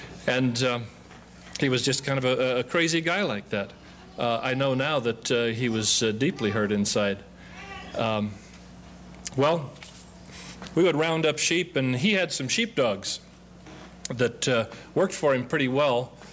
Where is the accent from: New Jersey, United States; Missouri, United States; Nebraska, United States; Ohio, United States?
Nebraska, United States; Omaha; now in Santa Rosa, United States; I was raised in Omaha. We've been in Santa Rosa for about 30 years.